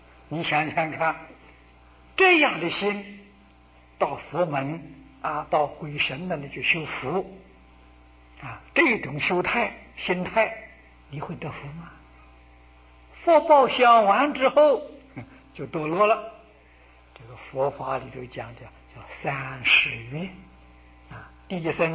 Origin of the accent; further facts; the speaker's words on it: Taiwan; 我们台湾今天这么样的富裕